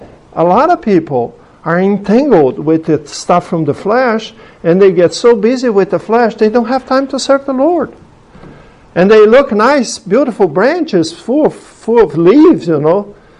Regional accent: Brazil; English is a second language; I'm from Brazil. I come here once a year sometimes, maybe even not that much

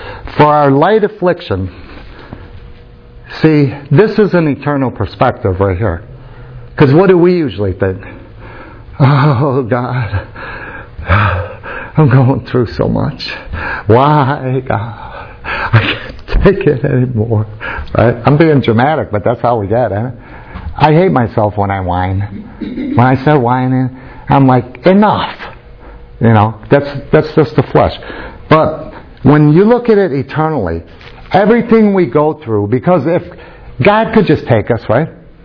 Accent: Utah, United States; also born or lived in Chicago; I wasn't when I came to Chicago. I came from Utah. I was a little square.

